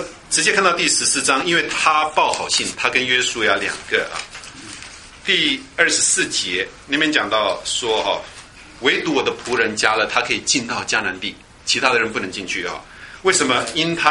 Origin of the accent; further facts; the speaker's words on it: China; 只是我们中国人常常把狗讲的是很不好啊